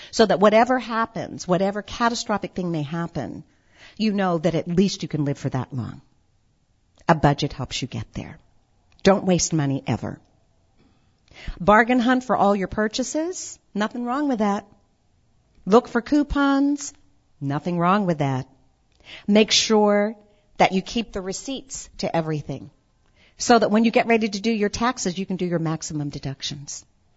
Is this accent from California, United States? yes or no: no; Great Falls, Montana, United States; also born or lived in Tokyo, Japan; We had been in Tokyo, Japan, got our next assignment, and it was Great Falls, Montana. I was the only African American, Native American in my high school.